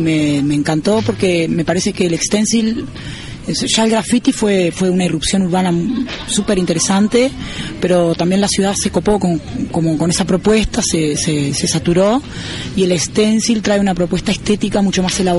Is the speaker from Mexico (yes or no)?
no; Uruguay; de Uruguay